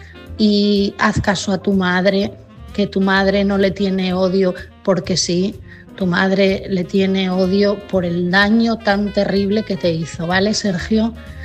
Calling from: Asturias, Spain; de Asturias.

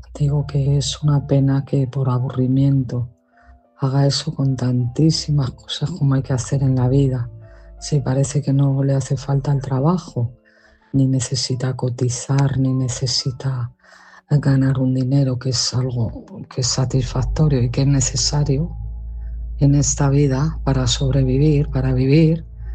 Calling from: Madrid, Community of Madrid, Spain; de Madrid.

